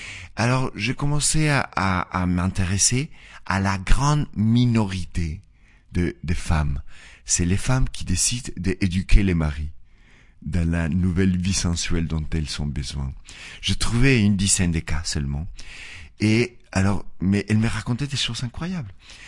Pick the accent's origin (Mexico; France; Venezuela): Mexico; northern Mexico; French is a second language; je venais du nord du Mexique et j'ai vécu au centre, mais après j'ai migré encore au nord